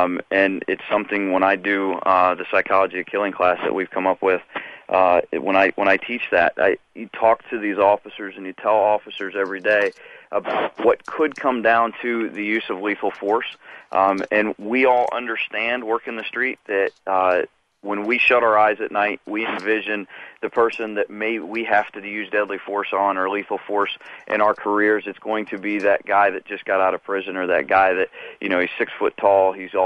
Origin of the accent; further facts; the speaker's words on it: Iowa, United States; I grew up in Iowa.